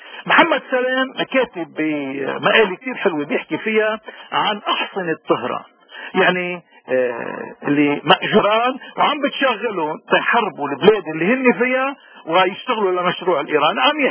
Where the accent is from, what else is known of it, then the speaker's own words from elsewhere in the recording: Lebanon; ونحن كلبنانيين نعرف شو يعني هالنظام هيدا، لأنه ما في بيت من بيوتنا إلا لبس أهله بالسواد.